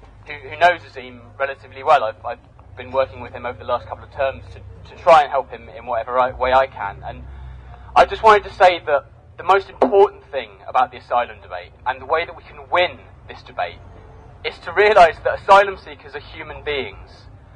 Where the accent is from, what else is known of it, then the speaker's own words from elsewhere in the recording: United Kingdom; because I'm a British person.